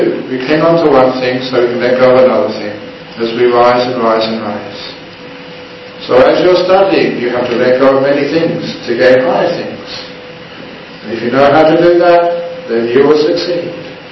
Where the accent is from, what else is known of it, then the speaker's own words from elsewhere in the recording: England, United Kingdom; In our cultures, we started off, in my culture, England, we started off as the English were superior to everybody else.